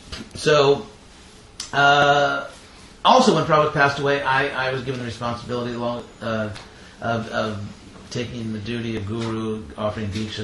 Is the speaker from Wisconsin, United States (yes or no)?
no; Los Angeles, California, United States; I was born in Los Angeles. So I'm a, as they say in Mexico, gringo. I was born in Los Angeles and grew up there.